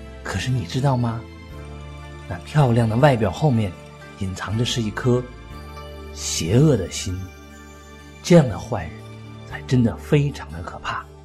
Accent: China; 我们中国人每个人都至少有两个名字

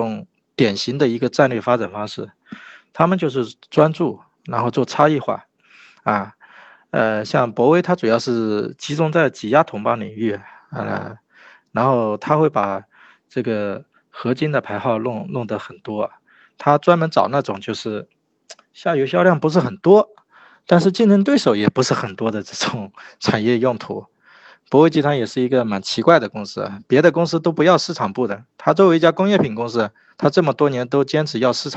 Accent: Zhejiang, China; 用我们浙江话说就是引进来走出去

